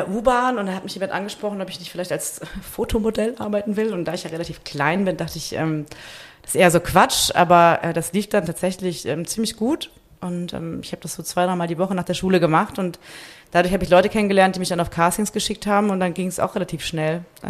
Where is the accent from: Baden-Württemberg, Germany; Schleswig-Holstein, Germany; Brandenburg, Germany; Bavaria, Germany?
Bavaria, Germany; Munich; Das ist meine Heimatstadt